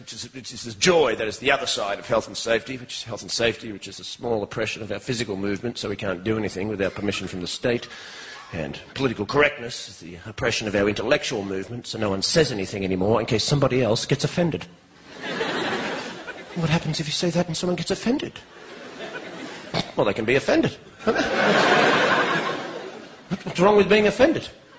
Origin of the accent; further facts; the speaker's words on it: Australia; now in England, United Kingdom; I'm from Australia, actually, although I have an English father, Australian mother.